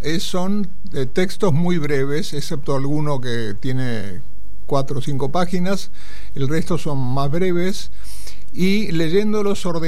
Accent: Argentina; yo soy argentino, pero en nombre del pueblo español le agradezco su gesto.

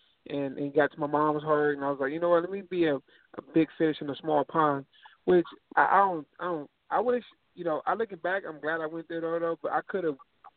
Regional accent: Los Angeles, California, United States; I'm from L.A. You know, I was born in South Central. I moved to the San Fernando Valley and when I was like 5 years old. So I went to school out here. I'm a Valley boy.

